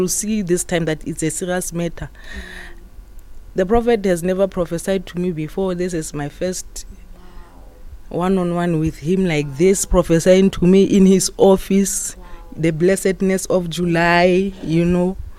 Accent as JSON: {"language": "English", "town": "Rustenburg", "region": "North West", "country": "South Africa", "said": "I'm from South Africa, Rustenburg."}